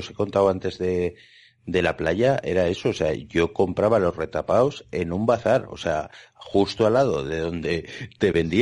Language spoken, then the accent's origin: Spanish; Barbastro, Aragon, Spain; yo soy natural de Huesca, en concreto de Barbastro